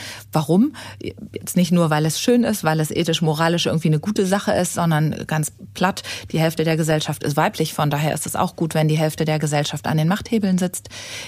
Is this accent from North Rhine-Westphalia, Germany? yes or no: yes; Essen, North Rhine-Westphalia, Germany; ich komme aus Essen